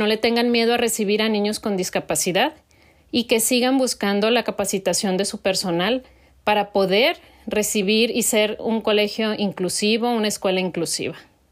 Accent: La Paz, Baja California Sur, Mexico; soy mamá de … somos de La Paz, Baja California Sur, México.

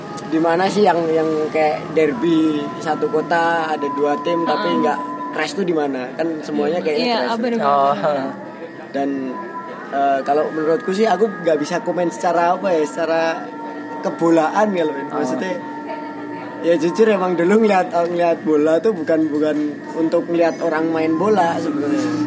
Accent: Special Region of Yogyakarta, Indonesia; di daerah gue dulu kan daerah pojok nih paling sudut antara perbatasan Bantul sama Kulon Progo.

